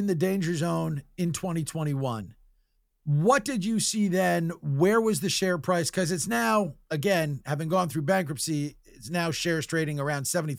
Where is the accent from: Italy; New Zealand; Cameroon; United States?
United States; Livingston, New Jersey; I grew up in Livingston, New Jersey, walking distance from the Livingston Mall.